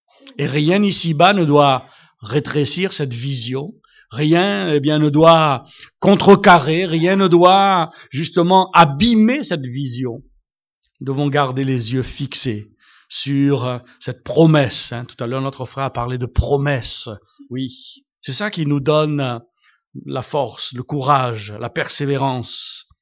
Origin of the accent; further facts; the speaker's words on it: France; Je suis français, alors je peux le dire.